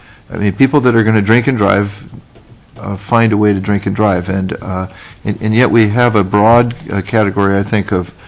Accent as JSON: {"language": "English", "town": "Fairbanks", "region": "Alaska", "country": "United States", "said": "You know, I come from Fairbanks, which is a community where we just arrested somebody for their eighth DUI."}